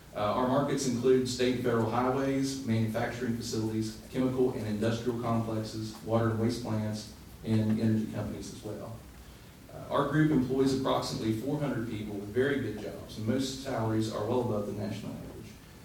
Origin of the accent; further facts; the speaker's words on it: Greensville, West Virginia, United States; Let me begin by saying I am a proud and lifelong West Virginian. I grew up in Greensville, which is a rural community in Calhoun County